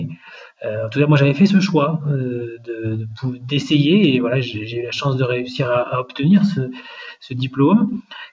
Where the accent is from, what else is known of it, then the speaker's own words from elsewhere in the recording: Tours, Centre-Val de Loire, France; je suis né à Tours, donc je viens de la Touraine, bord de Loire. Et puis j'ai passé beaucoup de temps en Bretagne.